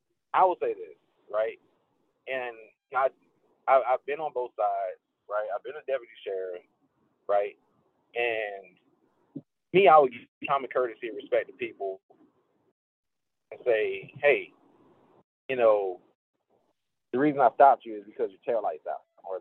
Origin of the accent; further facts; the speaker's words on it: Alabama, United States; I'm from Alabama. And being back home, the funny part about it for me is that in Alabama, I've never really been pulled over for anything like that.